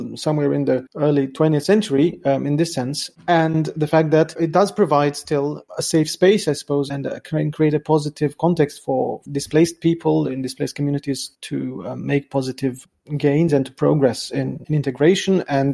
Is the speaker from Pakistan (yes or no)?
no; Romania; English is a second language; Well, every time I go back to Romania, to my hometown, for example, it only takes me about half an hour or an hour to get over the longing or the yearning